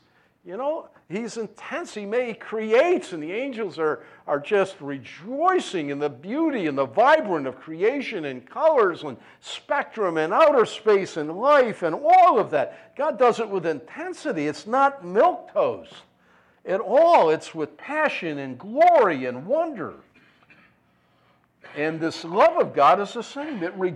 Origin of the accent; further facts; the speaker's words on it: Buffalo, New York, United States; I'm from Buffalo. We haven't been able to say that much in about 15 years now.